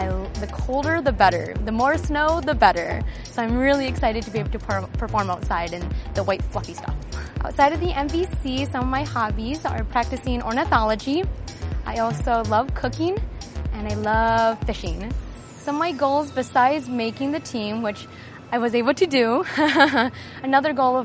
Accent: Northfield, United States; I am a rookie this season, and I am from Northfield.

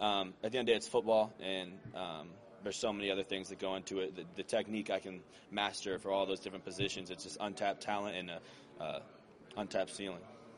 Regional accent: Nebraska, United States; Ndamukong Suh played at Nebraska. I grew up in Nebraska.

